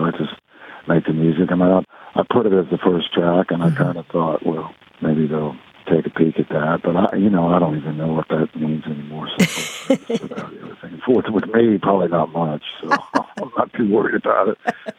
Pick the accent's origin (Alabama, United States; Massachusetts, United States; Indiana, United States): Indiana, United States; Indianapolis; moved away as an adult; also born or lived in Los Angeles; now in Nashville, United States; I moved down there when I was 18 from Indianapolis.